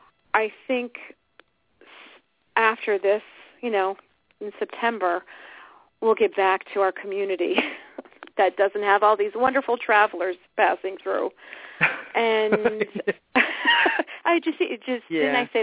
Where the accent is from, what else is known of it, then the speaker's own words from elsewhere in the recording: Schenectady, New York, United States; born there; now in Saratoga, United States; I was born in Schenectady